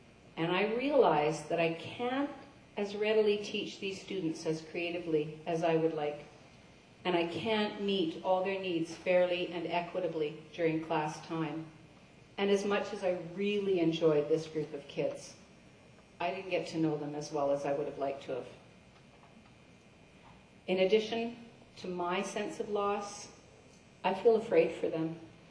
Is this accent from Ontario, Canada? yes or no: no; British Columbia, Canada; And I'm from the Kootenays, and in the Kootenays, we don't take that mining analogy lightly.